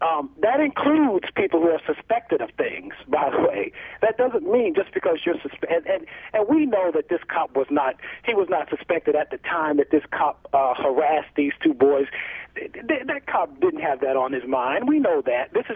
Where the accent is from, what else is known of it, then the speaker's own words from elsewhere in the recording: the South, United States; I mean, I grew up in the early 70s, and the neighbors, you know, I grew up in the South, but the neighbors would raise you just as well as your parents.